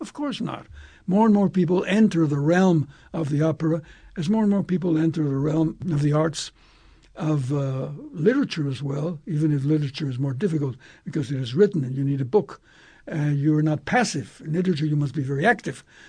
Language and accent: English; Veracruz, Mexico; I go to Veracruz, which is my home state